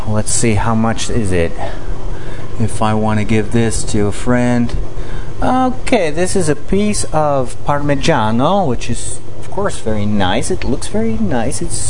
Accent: Netherlands; I'm from Holland.

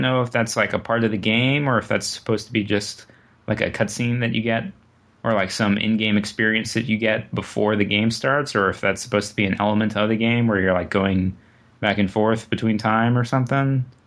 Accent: Massachusetts, United States; I grew up in Massachusetts, and there's like a bunch of landmarks that are shown in this trailer that you can recognize.

